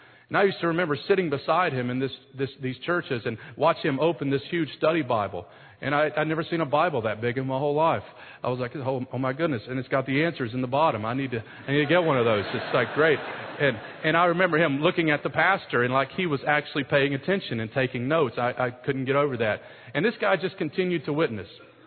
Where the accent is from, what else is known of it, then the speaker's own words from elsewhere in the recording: Kentucky, United States; also born or lived in Detroit, Michigan; I was born in Detroit, Michigan, and was born to my mother and father, and my dad was a union factory worker, and due to crime as a young kid, my parents moved to Kentucky.